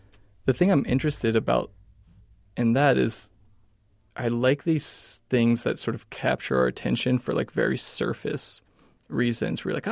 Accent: Columbus, Ohio, United States; No, I actually, in my early 20s, I'm from Columbus, Ohio.

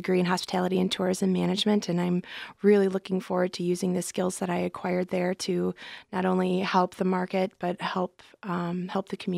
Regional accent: Michigan, United States; I am from Western Michigan. That's where the dairy farm is located that I grew up on.

